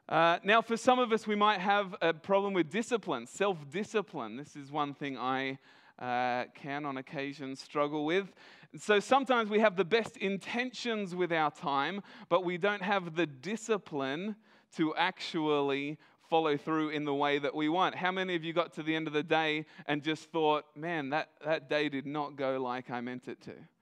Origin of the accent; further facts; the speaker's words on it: Australia; I'm the youngest child, I'm Australian